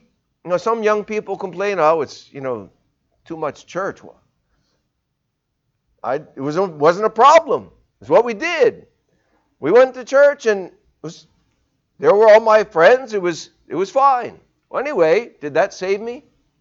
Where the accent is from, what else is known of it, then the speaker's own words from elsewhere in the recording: New Orleans, Louisiana, United States; also born or lived in New Jersey; And that was in First Baptist Church, New Orleans. So I grew up in the South. Then we moved to New Jersey.